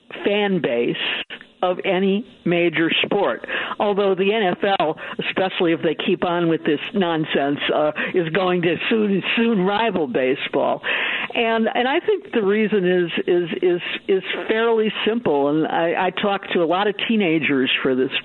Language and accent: English; Chicago, Illinois, United States; I grew up in Chicago. We were Southsiders.